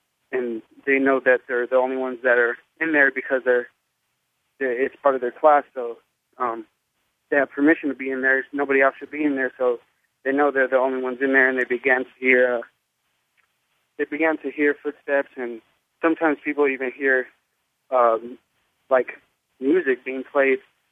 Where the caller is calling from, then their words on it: California, United States; from California.